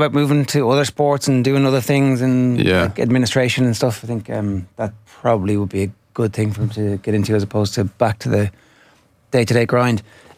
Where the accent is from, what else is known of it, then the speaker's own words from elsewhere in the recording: England, United Kingdom; But I'm English and England is always the dream.